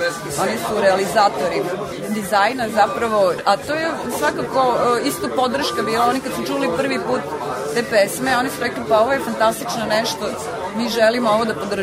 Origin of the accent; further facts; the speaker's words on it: Novi Sad, Vojvodina, Serbia; u mom rodnom gradu, Novom Sadu, odakle sam i krenula.